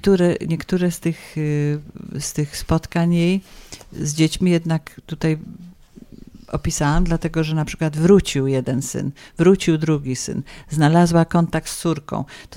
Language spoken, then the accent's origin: Polish; Poznań, Greater Poland Voivodeship, Poland; jestem bardzo dumna z tego, że jestem z Poznania